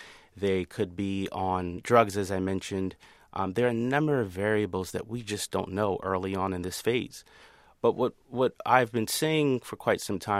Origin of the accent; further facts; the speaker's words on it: United States; I'm a third generation African American Muslim. I'm part of the indigenous community, born and raised in America